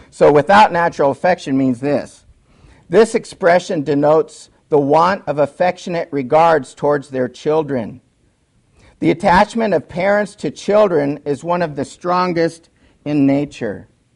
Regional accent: United States; born there; Thank the Lord that I was born in America.

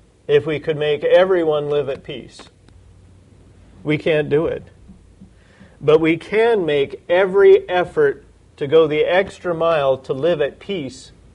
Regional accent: Massachusetts, United States; born there; And if the doctor had his way, I'd have been born in Guam. But my mom wouldn't listen to him. So I was born in Massachusetts.

